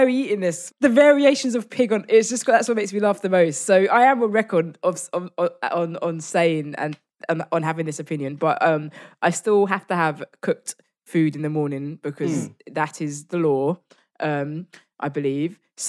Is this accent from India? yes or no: yes; India; Particularly being Indian, I mean, you go to an Indian restaurant, the meat is... second, it's not the star of the show ever.